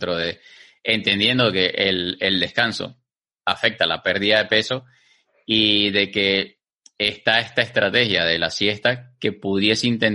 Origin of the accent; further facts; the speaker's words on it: Venezuela; Básicamente, nuestros horarios de trabajo en Latinoamérica, o por lo menos en Venezuela, eran horarios corridos.